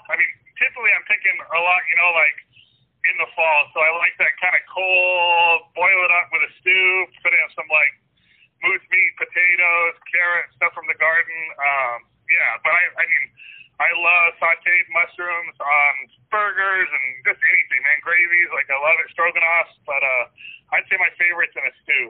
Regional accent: Oregon, United States; also born or lived in Shelby, Montana; Yeah, I was born in Shelby, Montana. I was raised out in Oregon. We moved to Oregon when I was young, and then I went back to Montana for college

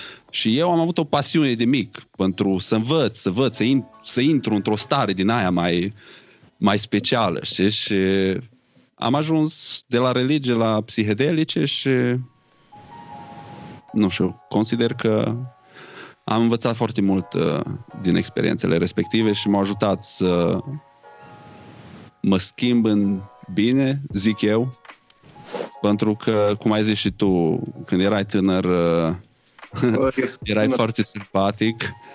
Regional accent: Sighetu Marmației, Maramureș County, Romania; Sighetu Marmației, Maramureș, 4355.

